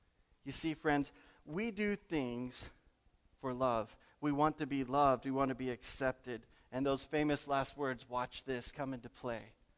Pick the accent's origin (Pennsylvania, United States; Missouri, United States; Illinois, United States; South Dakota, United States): Missouri, United States; St. Louis; I was raised in St. Louis in a Catholic home, and we joined Cub Scouts.